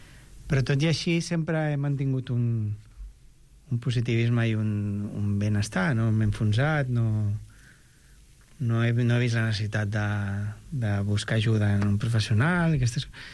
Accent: Barcelona, Catalonia, Spain; also born or lived in Formentera; He nascut a Formentera, però des de petit, sempre que he vingut a la península, diguéssim, he vingut aquí a Barcelona, i la meva família majoritàriament és tota de Barcelona. I he viscut a quasi tots els barris de Barcelona.

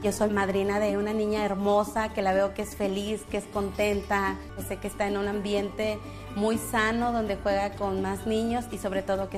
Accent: Mexico City, Mexico; born there; Yo nací en la Ciudad de México.

